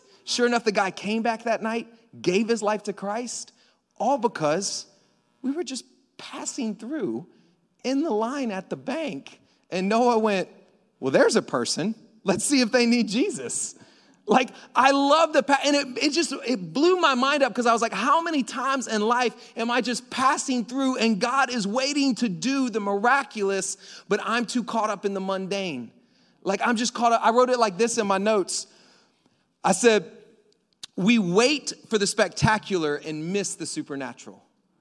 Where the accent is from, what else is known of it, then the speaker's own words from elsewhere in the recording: Florida, United States; I grew up on the Gulf Coast of Florida.